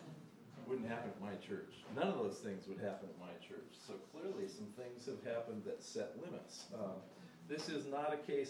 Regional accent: South Bend, Indiana, United States; also born or lived in Chicago; now in Nashville, United States; I grew up in South Bend, Indiana. I lived in Chicago for 20 years, and now I live in Nashville, Tennessee.

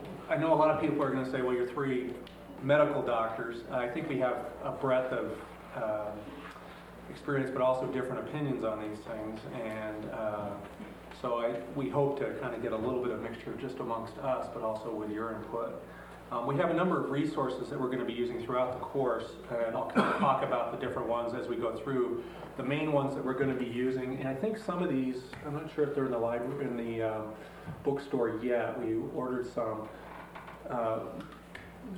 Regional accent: Corvallis, Oregon, United States; who are both from Oregon, my hometown, Corvallis, Oregon.

